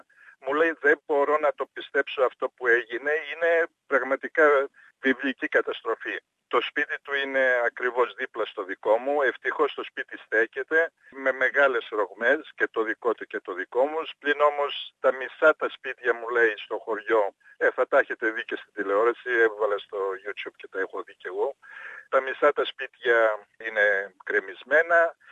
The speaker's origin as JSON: {"language": "Greek", "town": "Vrisa", "region": "North Aegean", "country": "Greece", "said": "Το πατρικό μου σπίτι είναι στη Βρυσά, εγώ είμαι από τη Βρυσά."}